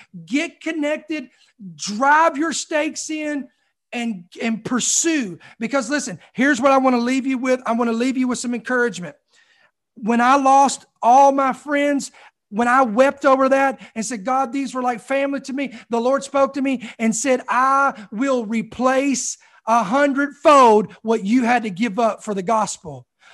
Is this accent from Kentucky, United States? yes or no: yes; Louisville, Kentucky, United States; born there; now in Georgia, United States; I live in Georgia now, but I was born in Kentucky, in Louisville, Kentucky. So I'm a Southern at heart, and that's why we keep going farther south.